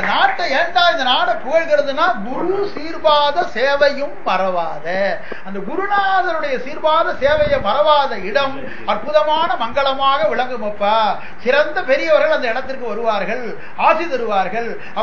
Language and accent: Tamil; Tamil Nadu, India; born there; அது நான் பிறந்த ஊர் சோழ வளநாடு.